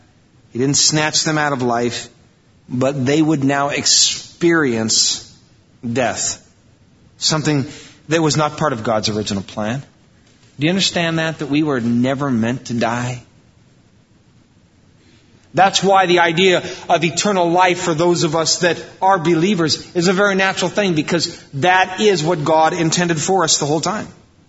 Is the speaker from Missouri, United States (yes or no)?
no; Iowa, United States; I grew up in Iowa. I'm not proud of it. But I grew up in Iowa on a farm.